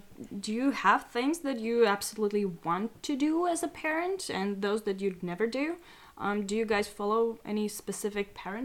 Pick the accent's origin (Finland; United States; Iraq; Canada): Finland; also born or lived in Estonia; I moved to Finland with my family as a kid from Estonia. I grew up in Finland, then left Finland and lived abroad for almost 12 years. Then came back to Finland again and started a family here.